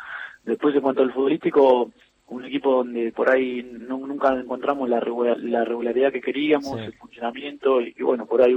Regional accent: Vicente López, Buenos Aires Province, Argentina; Yo soy acá de Vicente López

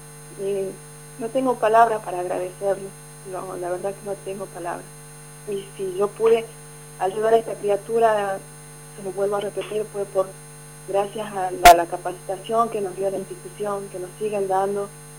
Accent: Salvador Mazza, Salta, Argentina; Soy oriunda de Salvador Maza, Pocitos.

